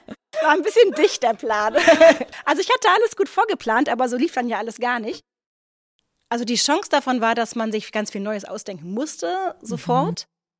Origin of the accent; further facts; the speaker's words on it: Braunschweig, Lower Saxony, Germany; ich bin gebürtige Braunschweigerin.